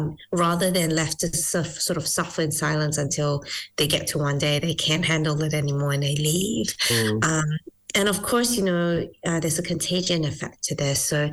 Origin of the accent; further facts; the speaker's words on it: Malaysia; now in New Zealand; I was originally from Malaysia, migrated to New Zealand